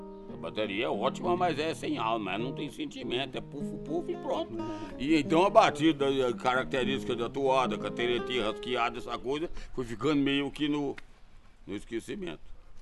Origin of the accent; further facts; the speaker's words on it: Passabém, Minas Gerais, Brazil; also born or lived in Ferros; Nós somos mineiros lá, eu nasci na cidade de Ferros. Mas como o filho de pobre muda muito e o trem era mais horrível que hoje ainda, então meu pai, eu nasci e meu pai mudou para a cidade de Passabém.